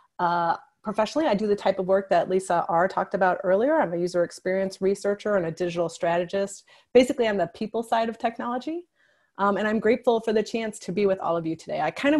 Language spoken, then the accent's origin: English; St. Louis, Missouri, United States; I'm from St. Louis, Missouri.